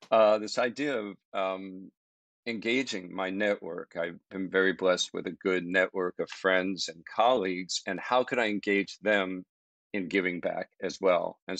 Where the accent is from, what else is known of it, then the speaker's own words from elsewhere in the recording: East Coast, United States; Well, I grew up on the East Coast.